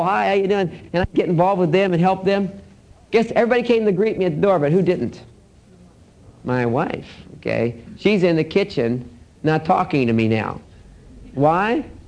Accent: Texas, United States; And I'm from Texas, so that was very endearing to me.

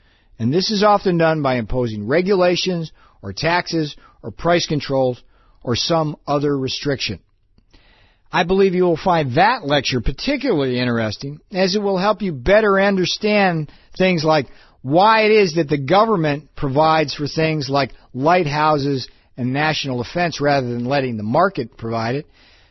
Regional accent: United States; the biggest deal about the free market is generally made in the United States, where, and I'm from the United States, we consider ourselves to be kind of a free market capitalist society

